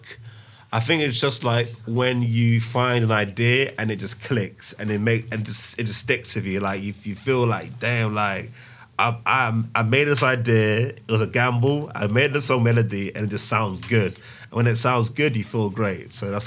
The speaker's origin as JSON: {"language": "English", "country": "Nigeria", "tie": "born or raised there", "said": "And obviously Nigeria, my hometown."}